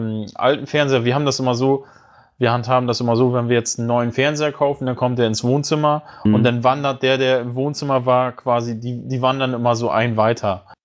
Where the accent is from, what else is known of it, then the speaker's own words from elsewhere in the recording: Bremen, Germany; Ich komme ja nun aus dem Bundesland Bremen